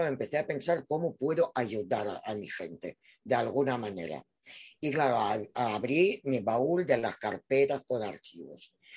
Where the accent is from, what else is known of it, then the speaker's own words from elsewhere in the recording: Ukraine; born there; Spanish is a second language; moved away; yo soy ucraniana realmente. A ver, yo he nacido en la Unión Soviética, pero nací en República de Ucrania.